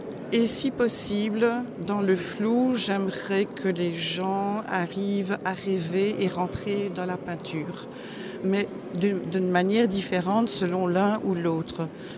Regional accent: Sambreville, Wallonia, Belgium; now in Ronquières, Belgium; Oui, je suis belge, mais j'espère que je n'ai pas un accent trop grave. De la région plutôt Sambreville au départ. Maintenant, j'habite Ronquières, qui est entre Mons et Bruxelles.

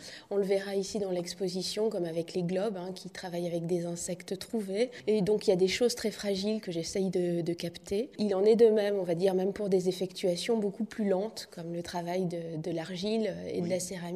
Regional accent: Clermont-Ferrand, Auvergne-Rhône-Alpes, France; moved away; also born or lived in Lyon / Paris; Oui, effectivement, je suis auvergnate, mais j'ai quitté l'Auvergne très tôt pour mes études en art. Donc d'abord Lyon et puis ensuite Paris.

